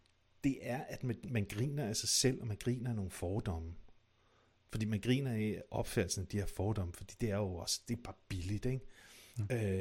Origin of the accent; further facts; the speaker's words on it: West Jutland, Denmark; Fordi jeg er fra Vestjylland